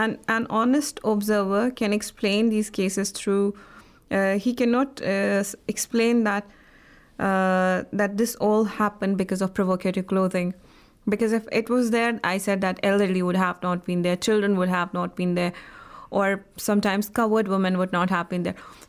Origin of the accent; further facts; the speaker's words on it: Jammu and Kashmir, India; I am actually from Indian administrated Kashmir